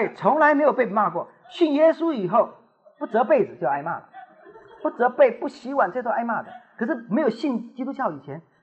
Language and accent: Chinese; China; 对，我们中国人有这种毛病，心里看觉得嗯不错，哎，嘴巴从来不讲，哎，讲反话，讲反话